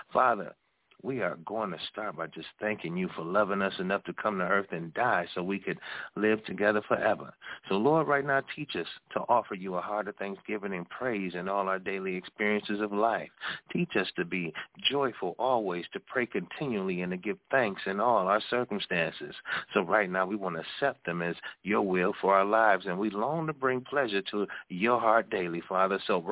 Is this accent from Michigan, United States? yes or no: yes; Detroit, Michigan, United States; and I am your host from Detroit, Michigan